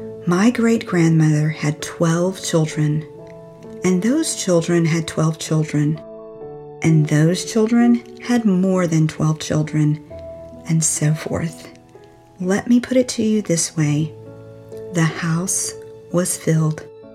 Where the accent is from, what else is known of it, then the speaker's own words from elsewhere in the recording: Clifton, South Carolina, United States; my hometown where I grew up. It's a little town in South Carolina called Clifton. It's actually just a little community outside of Spartanburg.